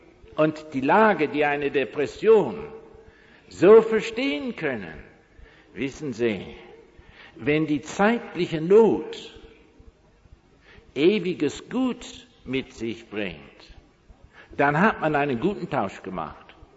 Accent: South East England, United Kingdom; German is a second language; hatten wir auf dem Gut in der Nähe von Oxford, wo ich groß geworden bin, einen Brunnen für das ganze Gut.

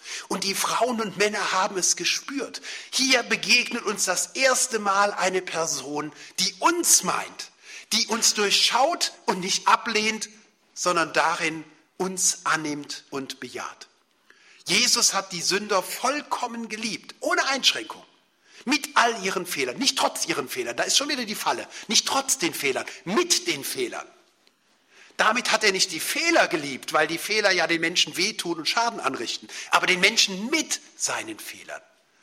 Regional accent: Cologne, North Rhine-Westphalia, Germany; Und ich war tief gerührt als Kölner.

